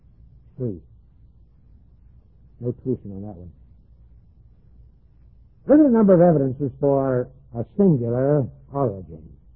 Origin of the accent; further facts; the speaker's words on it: Jacksonville, Florida, United States; born there; Just as much as when I was born in Jacksonville, Florida, in 1912, and took of the human nature through my parents.